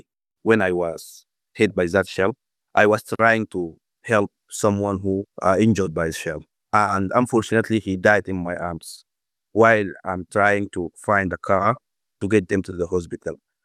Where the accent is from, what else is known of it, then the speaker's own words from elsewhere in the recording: El Fasher, North Darfur, Sudan; English is a second language; I'm originally from El Fasher, North Darfur. I grew up there. I studied there. I studied university in the capital, in Khartoum. And after that, I back to my home, El Fasher.